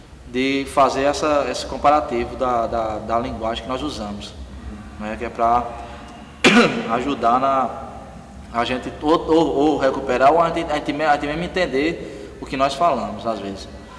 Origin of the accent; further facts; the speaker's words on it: Paraíba, Brazil; accent: sertão paraibano; O sotaque, supor, na Paraíba mesmo você nota a diferença. O sotaque nosso do sertão é um.